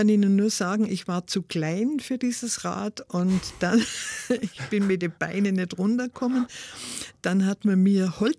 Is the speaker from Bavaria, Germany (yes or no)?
no; Ulm, Baden-Württemberg, Germany; also born or lived in Mannheim; Ja, ich war verschüttet in Ulm. Das war prägend.